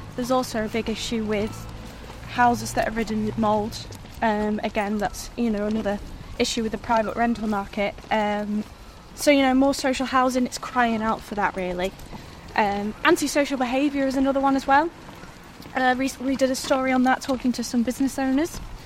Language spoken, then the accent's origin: English; North West England, United Kingdom; Yeah, so I'm sort of from the Far Coast area, so I've always known about Blackpool